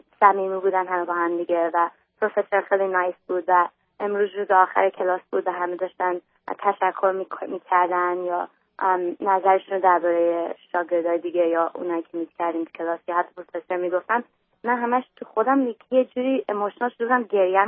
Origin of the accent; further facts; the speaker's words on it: Iran; moved away; وقتی که مثلا ما از ایران موو کردیم اومدیم اینجا،